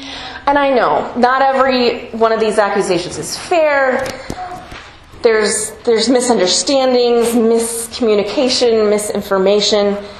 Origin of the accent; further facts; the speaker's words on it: California, United States; Most of you know that I'm from California. I went to college in Santa Cruz County